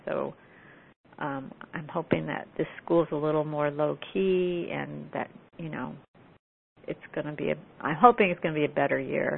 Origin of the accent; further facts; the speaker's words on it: California, United States; I'm from California and the Bay Area.